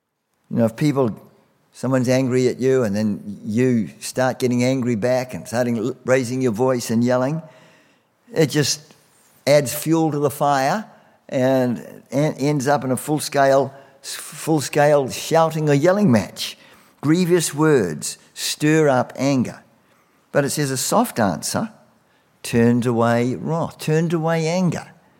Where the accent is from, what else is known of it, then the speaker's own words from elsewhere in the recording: New Zealand; You know, when I grew up in New Zealand, I mean, everything was shut on a Sunday.